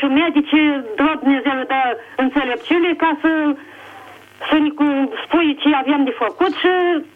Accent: Bacău, Bacău County, Romania; Eram din Bacău trimisă la Iași pentru o operație la gât.

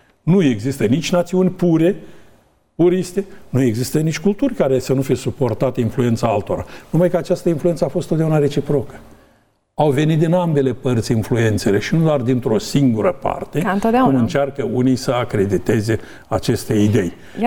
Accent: Romania; Sunt european. Pentru integrare europeană, ca români cu valori, cu adevăruri, însușindu-ne valorile altor popoare

